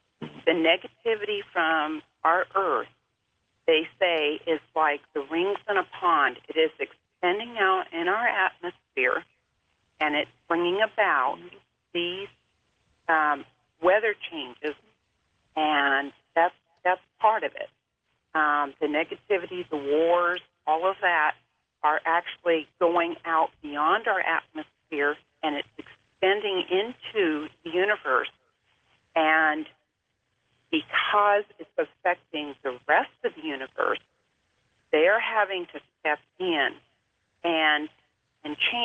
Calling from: Linden, California, United States; Linden, California.

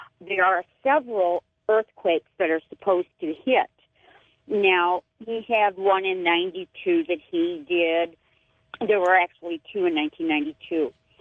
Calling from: Billings, Montana, United States; also born or lived in Chicago; I'm calling from Billings, Montana.

